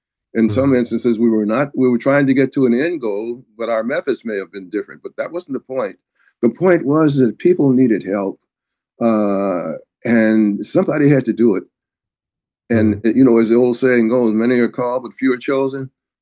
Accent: East Chicago, Indiana, United States; Growing up in East Chicago, Indiana, starting my professional career in Detroit.

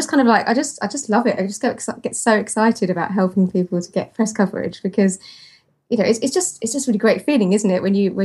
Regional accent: United Kingdom; being British, I also at this point need to mention the weather as well

